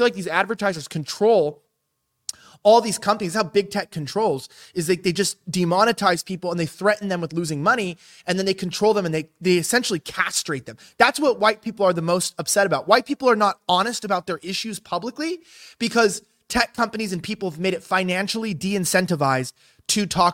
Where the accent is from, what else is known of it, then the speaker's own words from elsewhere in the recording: Los Angeles, California, United States; Like, I'm from Los Angeles. I was like this metrosexual, you know, weird kid